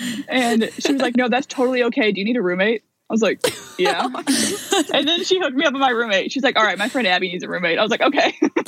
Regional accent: Illinois, United States; I'm not even from the South. I'm sitting here from Illinois.

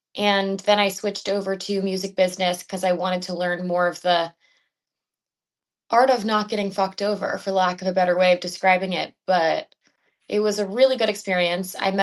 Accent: Maryland, United States; now in Los Angeles, United States; I grew up in Maryland in a super, super small town. I'm talking like absolutely zero stoplights, literally nothing in the middle of farms. So very much different from my life now living in LA.

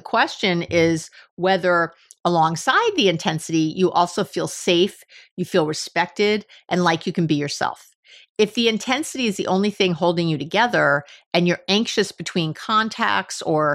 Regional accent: New York, United States; Maybe it's the New York. We're both from New York originally.

